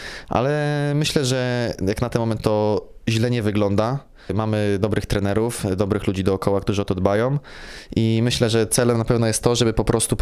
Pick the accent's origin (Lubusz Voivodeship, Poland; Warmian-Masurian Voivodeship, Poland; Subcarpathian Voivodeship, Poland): Warmian-Masurian Voivodeship, Poland; Olsztyn; kiedy jestem z Olsztyna stąd